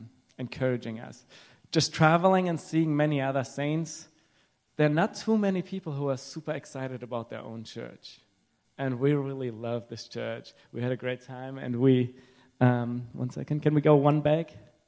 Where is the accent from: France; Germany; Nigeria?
Germany; English is a second language; also born or lived in Ukraine; now in United States; If you wonder why I have an accent, it's because I'm a citizen of heaven. But I was born in Ukraine, grew up in Germany, and got married to an American lady. So that brought me over here.